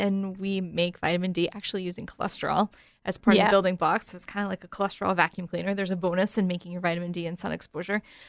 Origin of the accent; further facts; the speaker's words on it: New Hampshire, United States; I think we do, you know, but yet we still live in New Hampshire. You and I were both born and raised here.